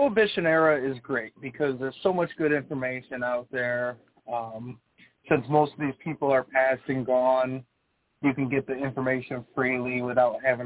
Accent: Michigan, United States; Growing up in the Detroit area, financially challenged

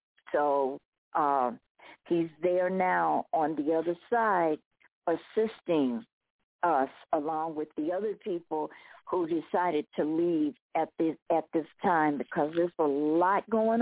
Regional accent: Phoenix, Arizona, United States; born there; I was born in Phoenix, Arizona.

